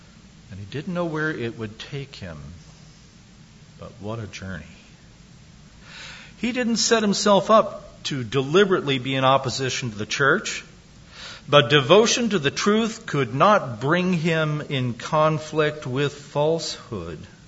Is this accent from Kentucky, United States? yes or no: yes; Kentucky, United States; I grew up in Kentucky, so I say Wycliffe.